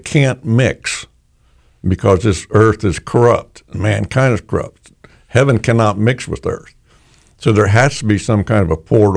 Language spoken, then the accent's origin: English; Salerno, Florida, United States; I grew up in Salerno.